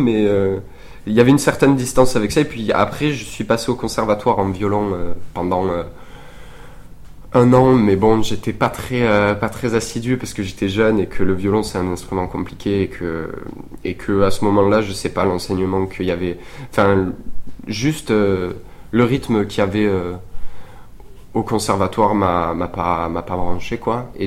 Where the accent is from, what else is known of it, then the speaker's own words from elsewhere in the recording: Carmaux, Occitanie, France; now in Toulouse, France; j'ai 20 ans là cette année et donc je viens de Carmo, sinon là j'habite à Toulouse, je suis étudiant à Toulouse.